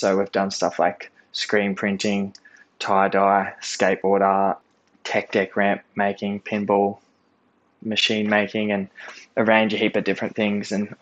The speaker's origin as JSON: {"language": "English", "town": "Seymour", "region": "Victoria", "country": "Australia", "tie": "born or raised there", "said": "So I'm from Seymour, Victoria. Seymour is in the top 9 disadvantaged towns in Victoria"}